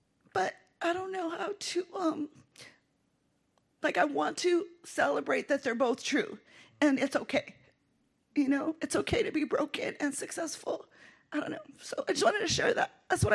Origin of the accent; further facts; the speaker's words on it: Los Angeles, California, United States; I'm the youngest of 9 kids, born and raised in East LA.